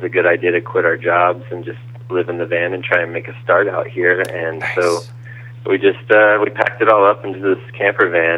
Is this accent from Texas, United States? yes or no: yes; Houston, Texas, United States; I grew up in Houston. I'm used to the car culture.